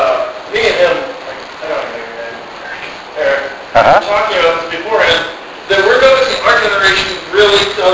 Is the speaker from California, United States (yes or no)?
yes; San Jose, California, United States; I'm in Los Gatos, you know, I'm from South San Jose.